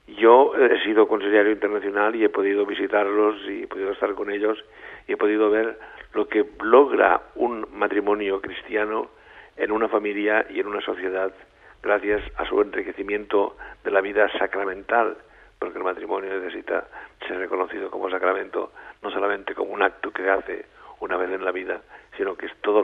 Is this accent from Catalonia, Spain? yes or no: yes; Barcelona, Catalonia, Spain; Y últimamente ya al final de la vida en Barcelona, desde donde soy. Pero he vuelto a los 50 años de haber salido de mi ciudad natal.